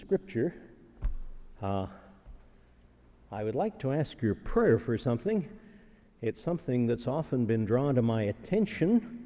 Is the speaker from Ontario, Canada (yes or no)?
no; Winnipeg, Manitoba, Canada; born there; having known me since the day I was born in Winnipeg